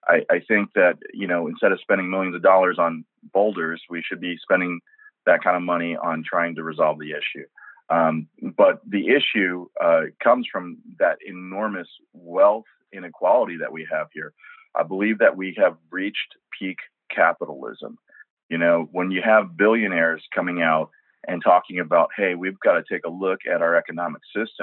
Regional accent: St. Louis, Missouri, United States; also born or lived in Korea; I was born in Korea, so that makes me an immigrant on the one hand. But I was born to a military family, so I'm also a sixth generation American. I grew up in St. Louis

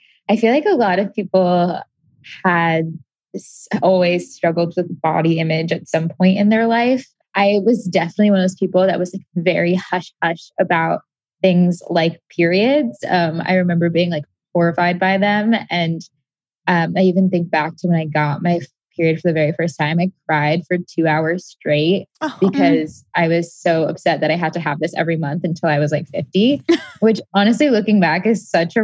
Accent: Florida, United States; so I grew up in Florida, which is an interesting time to be. And so it was summer year round.

